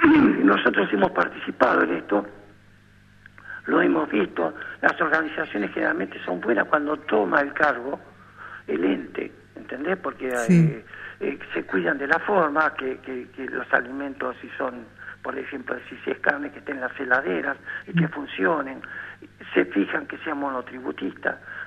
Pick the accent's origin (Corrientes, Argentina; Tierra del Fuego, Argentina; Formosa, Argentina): Tierra del Fuego, Argentina; los que somos acá, que somos Fueguino